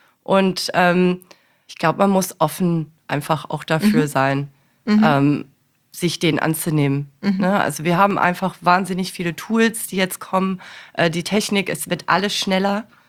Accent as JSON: {"language": "German", "region": "Massachusetts", "country": "United States", "second_language": "German", "said": "Ich komme ja aus Massachusetts."}